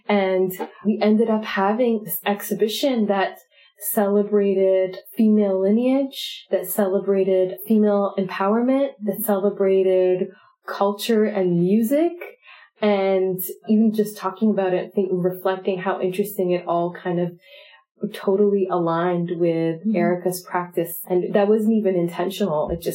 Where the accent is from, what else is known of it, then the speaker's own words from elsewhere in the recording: Scarborough, Ontario, Canada; My family immigrated and lived in Scarborough. I grew up in Scarborough, and it's a place where people from many elsewheres come from, and they plant roots and they create a life.